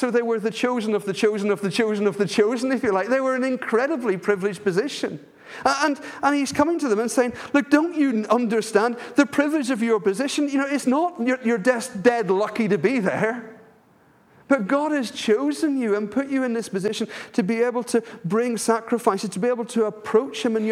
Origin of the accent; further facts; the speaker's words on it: Ireland; I come from Ireland, and Ireland, Southern Ireland, is a Catholic country.